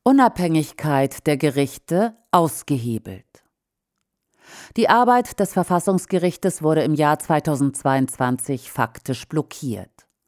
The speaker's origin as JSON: {"language": "German", "country": "Ukraine", "said": "So leider auch in meiner Heimat, der Ukraine."}